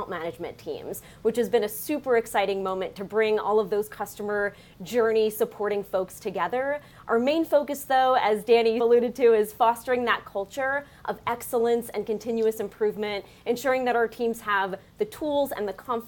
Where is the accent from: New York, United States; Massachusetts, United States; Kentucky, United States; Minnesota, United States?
New York, United States; accent: Long Island; now in Palm Springs, United States; I am bringing my Long Island accent to this gorgeous accent party. But I'm based out of Palm Springs, California